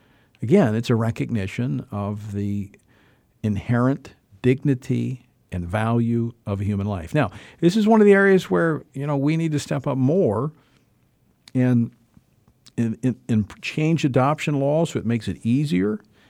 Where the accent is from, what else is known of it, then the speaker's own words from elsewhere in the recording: Louisiana, United States; I authored in my home state of Louisiana back when I was in legislature the Safe Zone bill